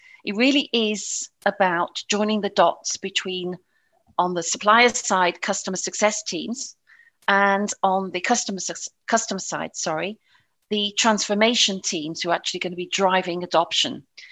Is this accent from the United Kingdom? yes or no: yes; England, United Kingdom; accent: British; now in Paris, France; You'll have probably gathered by my British accent. Yes, I am English originally, but I consider myself European in soul and have been based in Paris for some time, over 25 years.